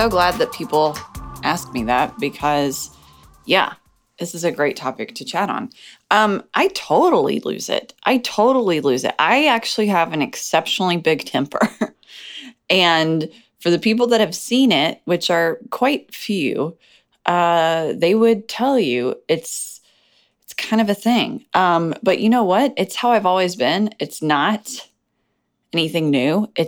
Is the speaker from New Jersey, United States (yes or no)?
no; Tennessee, United States; I'm from Middle Tennessee, so that'll be fun for me to let you in on that little world of mine.